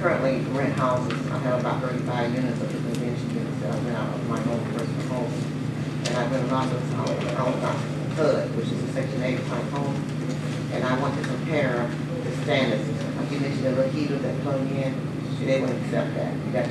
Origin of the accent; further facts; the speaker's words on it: Louisiana, United States; And I'm from Louisiana originally